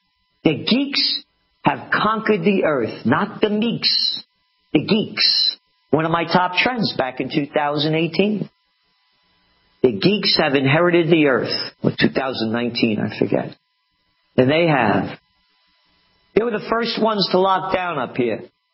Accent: Bronx, New York, United States; born there; I'm Italian-American. A Napolitano, born in the Bronx.

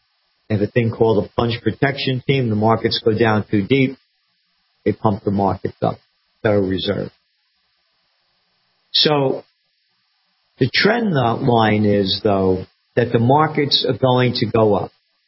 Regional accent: Bronx, New York, United States; I grew up in I was born in the Bronx. I lived there for quite a while. And grew up enough there.

